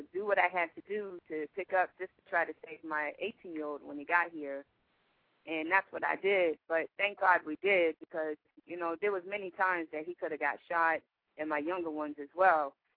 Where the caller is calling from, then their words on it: Alaska, United States; Hi, how you doing? I'm calling from Alaska.